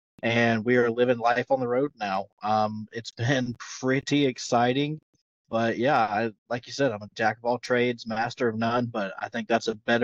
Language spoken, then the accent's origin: English; Leland, North Carolina, United States; I am a Leland born and raised native, Leland, North Carolina, and which is about 15 minutes from Wilmington, North Carolina, 15 minutes from the coastline.